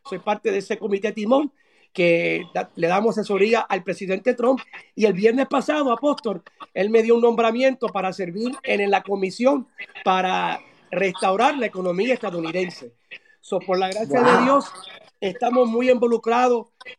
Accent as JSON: {"language": "Spanish", "country": "Puerto Rico", "said": "somos latinos, somos puertorriqueños, somos gente de abrazo, de cariño, de expresión."}